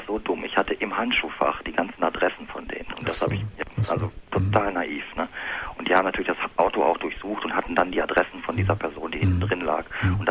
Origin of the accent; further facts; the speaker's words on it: Hanover, Lower Saxony, Germany; Ich komme eigentlich aus Westdeutschland, Hannover die Gegend.